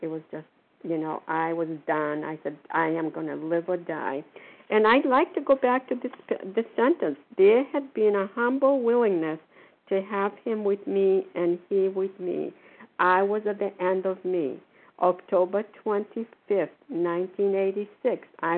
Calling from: Port Charlotte, Florida, United States; I'm calling from Foxborough. I'm calling from Port Charlotte, Florida. I forget where I am. We have here for the winter.

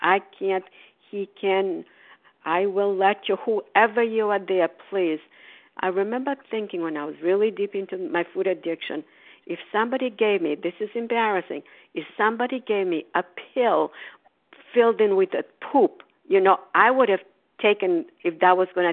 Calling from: Port Charlotte, Florida, United States; English is a second language; I'm calling from Port Charlotte, Florida.

